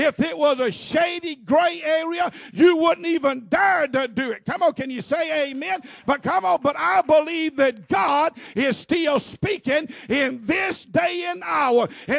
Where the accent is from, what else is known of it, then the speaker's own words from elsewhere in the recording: the South, United States; Not the way that I speak being a Southerner. That doesn't bother me